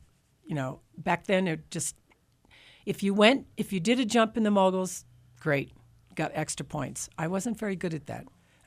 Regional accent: Vermont, United States; also born or lived in Oklahoma; I was born in Oklahoma, but I grew up in Vermont. I started skiing Killington when I was 4 years old.

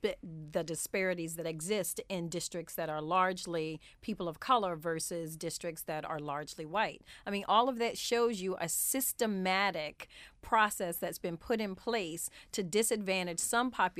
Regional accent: North Carolina, United States; again, I'm from North Carolina, so I have interactions with old friends in North Carolina

